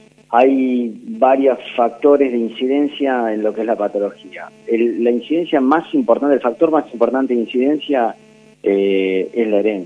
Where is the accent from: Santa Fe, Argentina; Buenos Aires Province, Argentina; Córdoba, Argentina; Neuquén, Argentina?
Buenos Aires Province, Argentina; Azul; Bueno, soy oriundo de Azul. Yo trabajo y vivo en Azul.